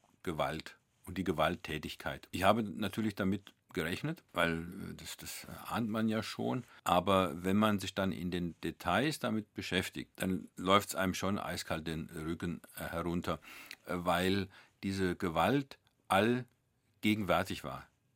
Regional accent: Bavaria, Germany; Also ich bin ja Franke, Unterfranke

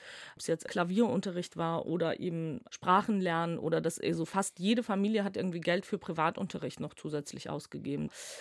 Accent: Georgia; first language Georgian; German is a second language; Also meine Muttersprache ist schon ganz klar und definitiv Georgisch.

